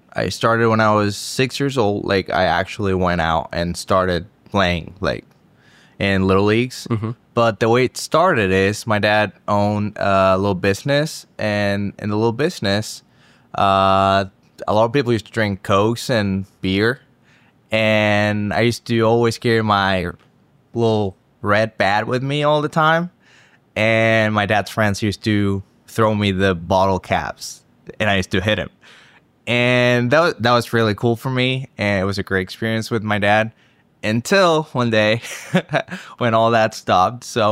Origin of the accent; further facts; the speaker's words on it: Maracaibo, Zulia, Venezuela; So where I'm from, we're borders with Colombia. I'm from Maracaibo State, Zulia.